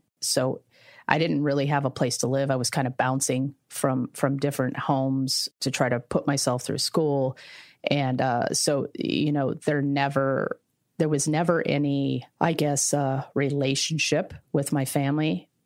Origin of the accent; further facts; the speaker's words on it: Tampa, Florida, United States; I lived in a couple different countries, several states. I call Tampa home because I went to high school here.